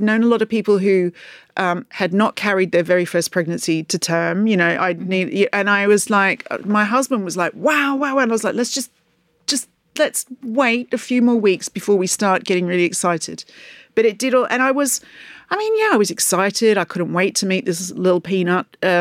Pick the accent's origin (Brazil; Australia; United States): Australia; moved away; All my friends here are people I've met through work because I came from Australia.